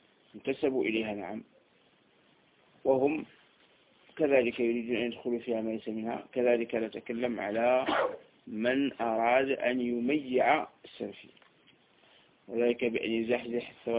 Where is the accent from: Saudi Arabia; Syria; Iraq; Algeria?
Algeria; الرقعة الجغرافية التي نحن في فوقها الجزائر